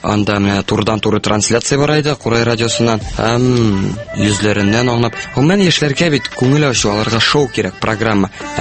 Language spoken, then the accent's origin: Tatar; Naberezhnye Chelny, Tatarstan, Russia; born there